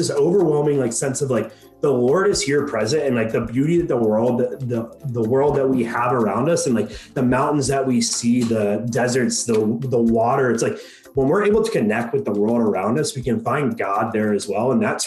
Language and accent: English; Boone, North Carolina, United States; I'm from Boone, North Carolina, and if you don't know who's talking … the host of the show.